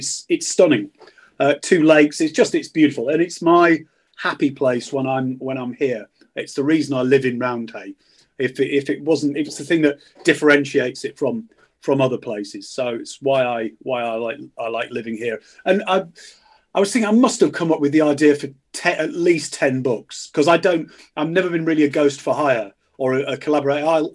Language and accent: English; Yorkshire and the Humber, United Kingdom; When I was 17, I grew up in North Yorkshire. Coverdale, Wensleydale, you know, farming, not a lot going on